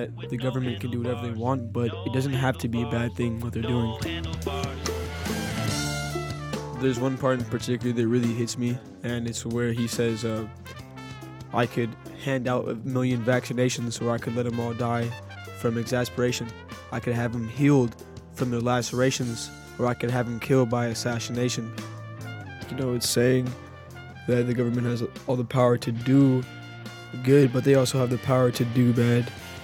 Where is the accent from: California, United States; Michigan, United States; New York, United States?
California, United States; San Francisco; I'm from San Francisco, California.